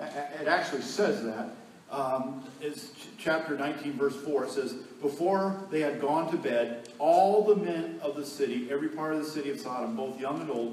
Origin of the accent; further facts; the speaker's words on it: Findlay, Ohio, United States; Also growing up in Findlay, there's a large gay community in Findlay, Ohio, to the point that I learned how to recognize it.